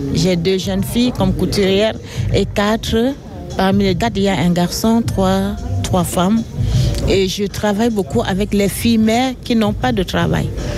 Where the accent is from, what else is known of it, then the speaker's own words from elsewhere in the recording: Yaoundé, Centre, Cameroon; Je viens du Cameroun, Yaoundé.